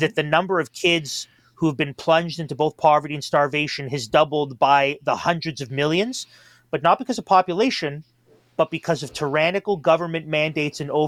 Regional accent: Toronto, Ontario, Canada; growing up in Toronto

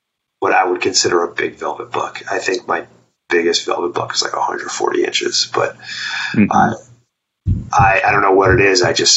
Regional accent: New York, United States; was primarily a whitetail hunter when I was a kid because I grew up in New York.

